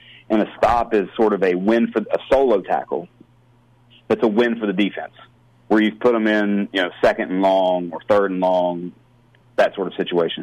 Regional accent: West Virginia, United States; I'm originally from West Virginia, so I follow West Virginia football religiously.

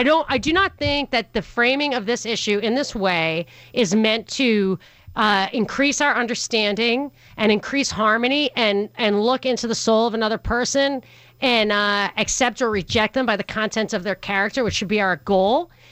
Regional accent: New York, United States; don't you hear me talking? I grew up in New York.

